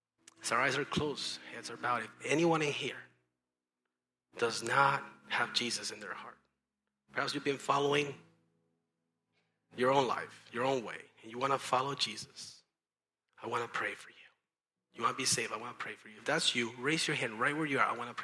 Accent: California, United States; Well, we're on a mission trip. We're from California.

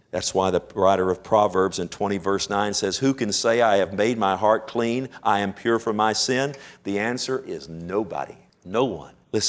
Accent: United States; I love my nation. I thank God I'm an American.

